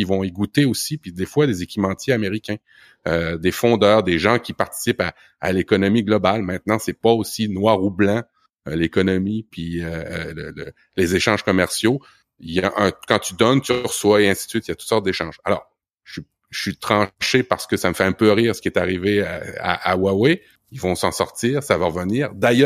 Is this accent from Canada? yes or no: yes; Canada; en tant que bon Canadien, je ne serais pas un cocorico parce que nous, c'est plus des castors